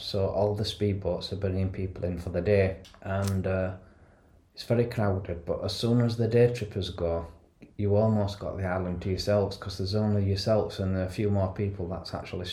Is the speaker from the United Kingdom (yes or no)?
yes; Yorkshire and the Humber, United Kingdom; being Yorkshireman, we decided to go on slow boat.